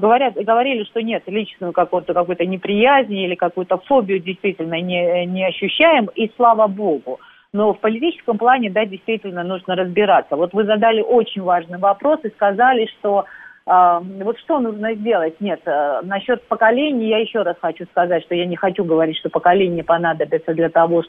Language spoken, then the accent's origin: Russian; Georgia; Мы, безусловно, сами грузины тоже допускали ошибки